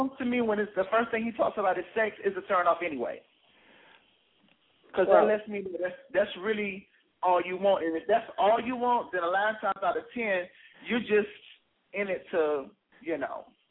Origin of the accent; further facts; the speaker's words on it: Atlanta, Georgia, United States; now in New York, United States; I've been in New York since October. I'm from Atlanta.